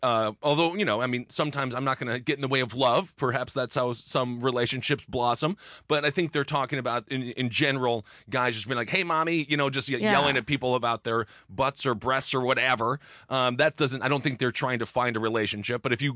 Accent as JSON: {"language": "English", "region": "Midwest", "country": "United States", "said": "I mean, I'm from the Midwest."}